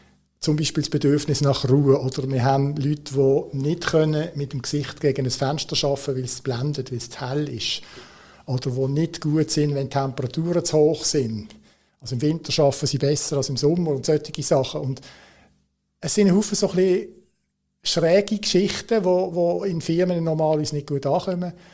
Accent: Switzerland; Und dann schaust du so als Schweizer am Boden

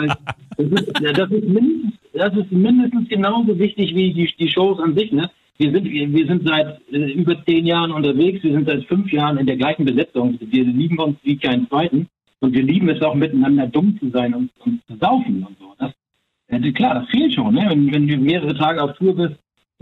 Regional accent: Hamburg, Germany; wir kommen aus Hamburg

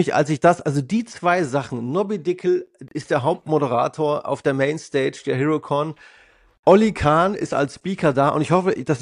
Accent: Leipzig, Saxony, Germany; born there; als gebürtiger Leipziger, ich bin ja auch schon lange weg

